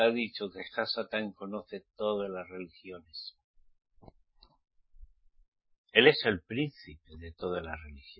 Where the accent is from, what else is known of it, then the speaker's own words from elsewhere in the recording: Spain; Conozco muy bien mi tierra.